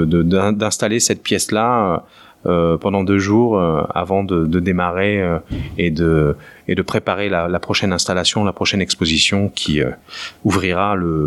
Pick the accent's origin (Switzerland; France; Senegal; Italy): Italy; accent: Mediterranean, Italian; avec mon magnifique accent méditerranéen et italien.